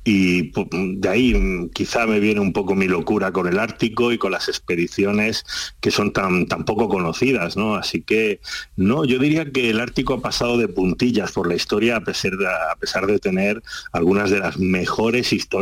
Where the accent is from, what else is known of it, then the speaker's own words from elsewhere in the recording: Granada, Andalusia, Spain; moved away as an adult; now in Tenerife, Spain; soy granadino de pura cepa. He estado viviendo mis primeros 30 años en Granada, así que la mitad de mi vida está en Granada, sí señor.